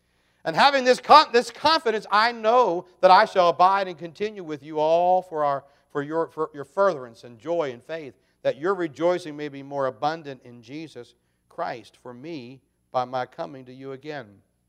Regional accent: Maryland, United States; When I grew up down in Maryland, all the local churches would have

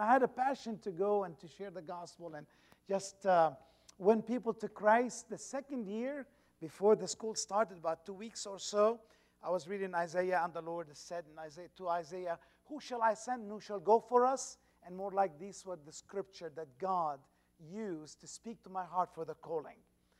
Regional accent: Syria; also born or lived in United States; went back to Syria, my home country, after I lived in America for 12 years, as a missionary to Syria.

